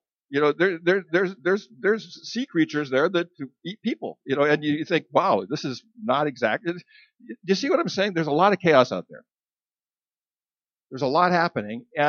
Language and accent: English; Idaho, United States; I remember growing up in Idaho, where I actually grew up with a stimulation deficit. There was nothing happening up there.